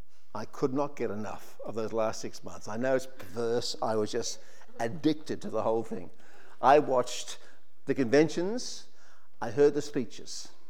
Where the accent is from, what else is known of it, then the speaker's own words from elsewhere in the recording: Liverpool, North West England, United Kingdom; born there; I was born in Liverpool, and if you do find out, let me know, please.